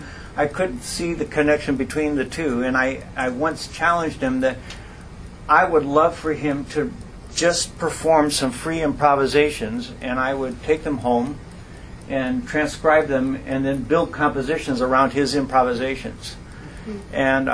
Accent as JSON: {"language": "English", "region": "California", "country": "United States", "tie": "born or raised there", "also_born_or_lived": "Midwest", "said": "I was born in the Midwest, but my folks, after my dad taught at Wheaton and took his degree at Madison and then taught at Augustana over in Rock Island, moved us to California, and I was a Westmont brat for a number of years."}